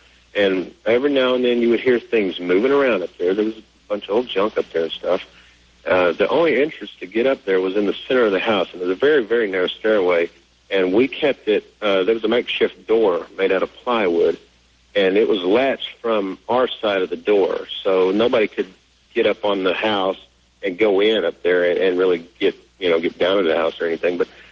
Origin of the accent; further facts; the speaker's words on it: Missouri, United States; I'm on the road down here around Durant, Texas, headed back up to my home state of Missouri.